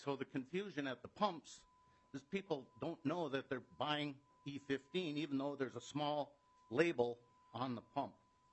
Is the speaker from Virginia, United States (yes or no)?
no; Grand Rapids, Minnesota, United States; I'm from Grand Rapids originally.